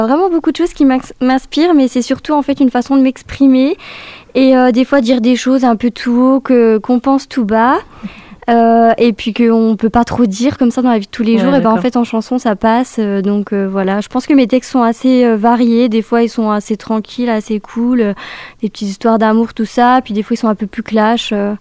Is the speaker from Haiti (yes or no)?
no; Belfort, Bourgogne-Franche-Comté, France; Alors, je viens des alentours de Belfort